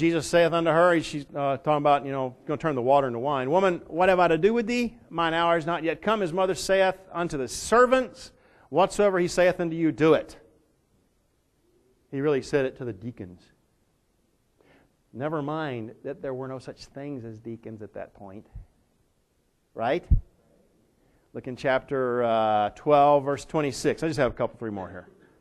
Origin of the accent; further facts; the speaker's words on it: Minneapolis, Minnesota, United States; yeah, I'm from Minneapolis too, you know.